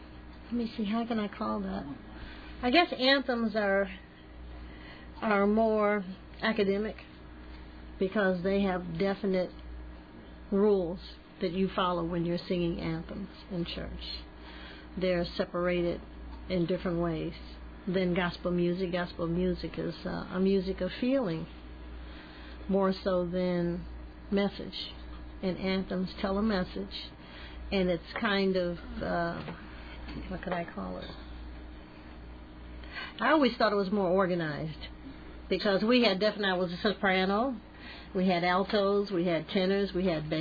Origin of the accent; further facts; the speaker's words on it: Chicago, Illinois, United States; Well, I'm originally from the South Side. I grew up in Audgill Gardens.